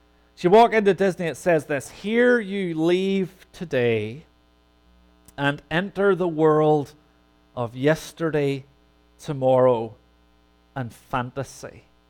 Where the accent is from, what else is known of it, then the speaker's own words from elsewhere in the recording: Northern Ireland, United Kingdom; growing up in Northern Ireland, there were two places that I knew about that were a dream vacation.